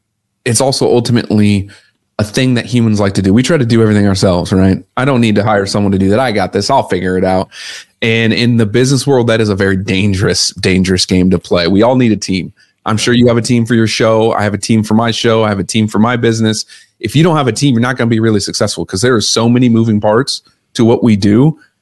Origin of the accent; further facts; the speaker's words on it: Omaha, Nebraska, United States; I grew up in Omaha, Nebraska with a dad that wasn't around, a mom that was working 12-hour shifts.